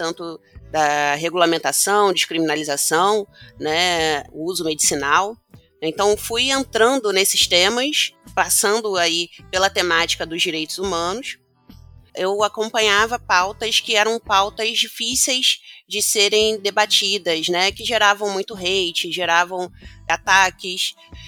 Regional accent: Nilópolis, Rio de Janeiro, Brazil; sou de Nilópolis, da Baixada Fluminense

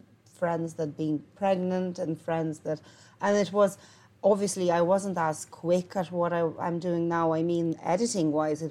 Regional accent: Lithuania; English is a second language; moved away; Well, I'm originally from Lithuania. I'm here 19 years, and back home in Lithuania

